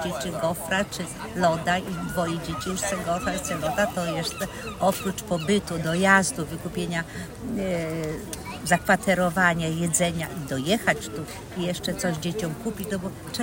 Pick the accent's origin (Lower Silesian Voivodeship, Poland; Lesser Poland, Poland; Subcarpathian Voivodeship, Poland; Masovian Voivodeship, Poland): Masovian Voivodeship, Poland; jestem z Mazowsza, spod Warszawy.